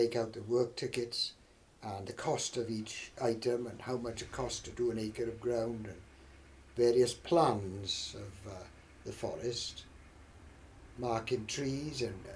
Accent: Newport, Wales, United Kingdom; miles from my hometown of Newport.

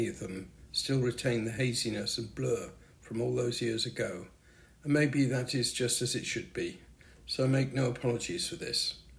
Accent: Wales, United Kingdom; Although I grew up in Wales, I believe that many of the experiences would be common to people of a similar age in other parts of the country

